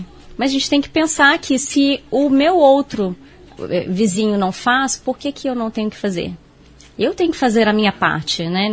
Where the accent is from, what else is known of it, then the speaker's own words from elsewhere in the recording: Brazil; O Brasil ele é referência, mas às vezes nós, como brasileiros, a gente não segue ao pé da letra as legislações, né?